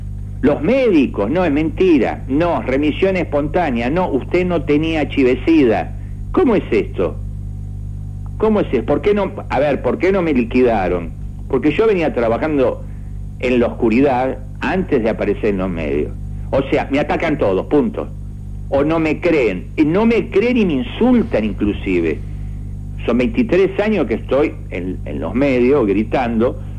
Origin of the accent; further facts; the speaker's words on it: Argentina; siendo argentino